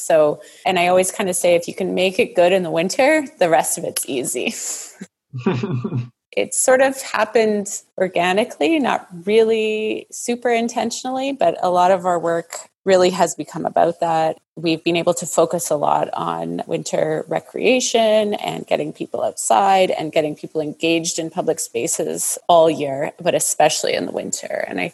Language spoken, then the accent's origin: English; Winnipeg, Manitoba, Canada; I made a very conscious decision to move back to Winnipeg, which was my hometown.